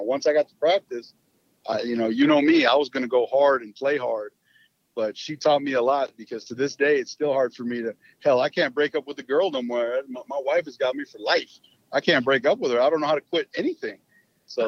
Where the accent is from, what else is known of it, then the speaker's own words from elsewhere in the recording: Texas, United States; And it really like lit me up, you know, growing up in West Texas, that really sunk in.